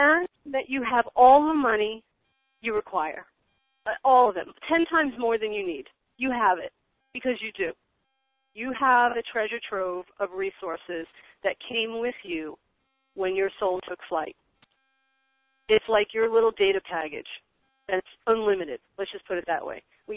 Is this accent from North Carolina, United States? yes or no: no; Long Island, New York, United States; I'm from Long Island